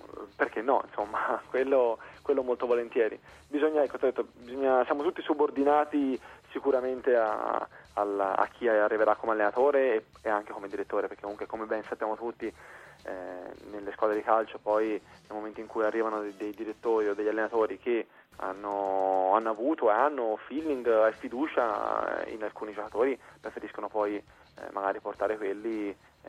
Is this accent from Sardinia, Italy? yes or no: no; Florence, Tuscany, Italy; io sono di Firenze